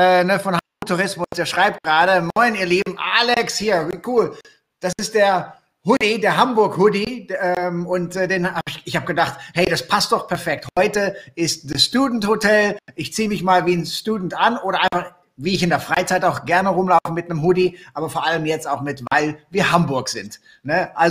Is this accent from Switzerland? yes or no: no; Netherlands; Ich bin ja Holländer oben drauf.